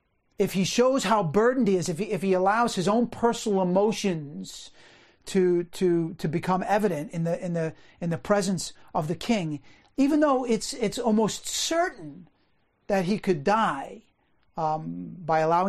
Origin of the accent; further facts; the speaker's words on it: New Rochelle, New York, United States; moved away; I grew up in New Rochelle. I've been gone from the place where I grew up for 40 years.